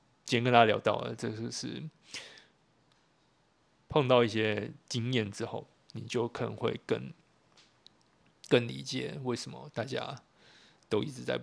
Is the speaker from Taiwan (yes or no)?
yes; Taiwan; 从小在台湾长大生活的我，